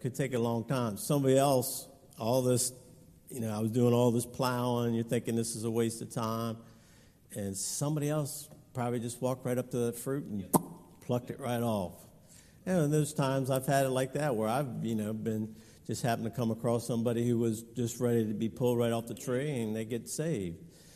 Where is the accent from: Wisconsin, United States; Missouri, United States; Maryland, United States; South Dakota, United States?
Maryland, United States; Clinton; also born or lived in Upper Marlboro / Camp Springs; I grew up in Clinton, Upper Marlboro area, Camp Springs